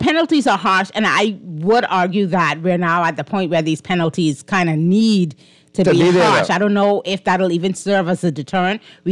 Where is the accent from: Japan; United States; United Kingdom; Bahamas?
Bahamas; Grand Bahama; Growing up in Grand Bahama, I can tell you, a lot of us are very familiar with it, because the first time you realize that something is different about Freeport